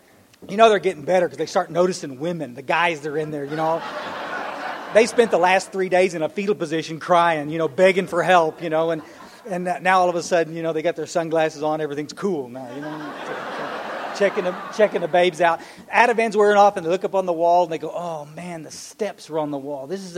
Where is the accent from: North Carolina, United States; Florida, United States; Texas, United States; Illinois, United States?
Texas, United States; Kerrville; I was raised up in Kerrville, Texas, Ingram, Texas, down in the hill country. We're about 60 miles west of San Antonio.